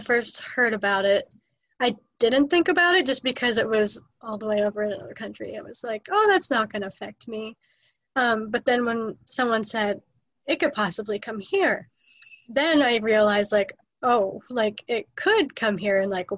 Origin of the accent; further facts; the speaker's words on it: Strongstown, Pennsylvania, United States; also born or lived in Jacksonville, North Carolina; Well, I was born on a military base in Jacksonville, North Carolina. And I stayed there till I was about 3 months old. And then I came back here to Pennsylvania and lived in Strongstown and grew up in Strongstown the rest of my life.